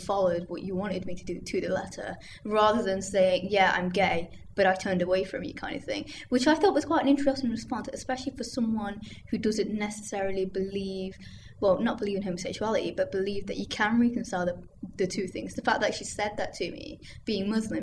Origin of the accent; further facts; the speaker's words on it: Nottingham, East Midlands, United Kingdom; I'm originally from Nottingham, so I haven't come too far off. My parents were born in Pakistan, I was born in England. At the moment, I'm living on campus